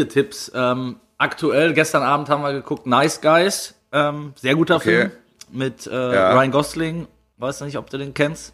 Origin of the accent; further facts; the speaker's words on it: North Rhine-Westphalia, Germany; meine Wenigkeit in meiner Heimat am Niederrhein.